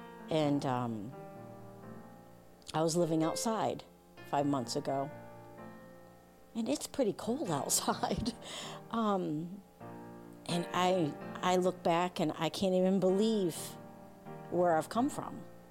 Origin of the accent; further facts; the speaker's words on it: Houston, Texas, United States; born there; also born or lived in Northern New York / Ithaca; I am 51 years old, and I was born in Houston, Texas, but most recently I am from Northern New York and then Ithaca.